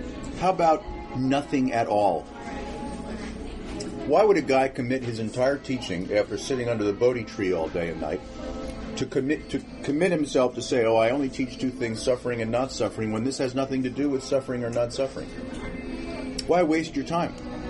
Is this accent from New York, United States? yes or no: yes; New York, United States; I mean, I'm from Long Island. I played handball. I was bar mitzvah in a a reform synagogue.